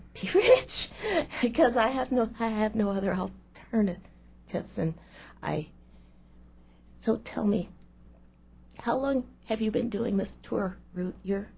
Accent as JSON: {"language": "English", "town": "Elgin", "region": "Illinois", "country": "United States", "said": "I'm from Elgin, Illinois."}